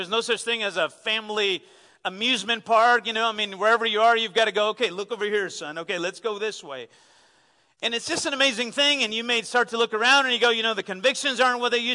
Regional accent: El Salvador; English is a second language; now in United States; As I was growing up in El Salvador, we'd have the privilege to visit America and visit family members during Christmas most of the time.

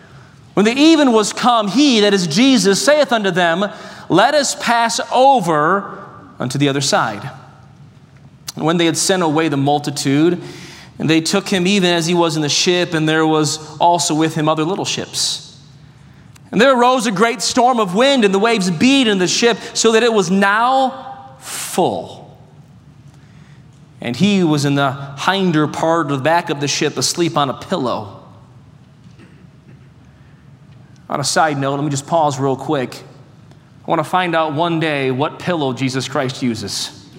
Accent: Michigan, United States; But I come from Michigan, where it rains like every day.

